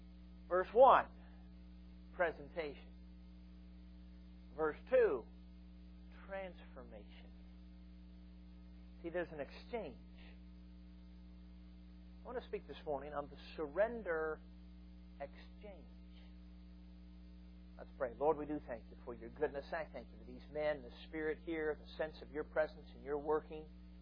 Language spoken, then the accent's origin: English; Chicago, Illinois, United States; now in Michigan, United States; Now, I'm a Chicago boy, though I've based out of Michigan since 98. I grew up in Chicago. I'm a city boy.